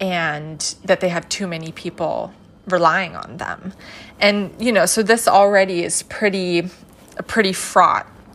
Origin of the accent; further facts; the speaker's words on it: United States; just to give you context that I'm from the States